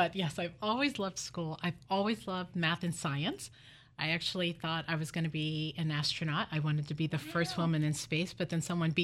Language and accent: English; Newark, New Jersey, United States; born there; So I was born in Newark, New Jersey.